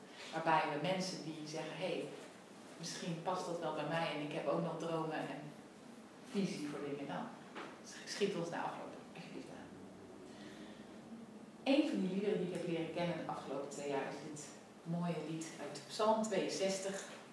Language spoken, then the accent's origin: Dutch; Apeldoorn, Gelderland, Netherlands; Ik zal ons even voorstellen, we zijn een echtpaar uit Apeldoorn.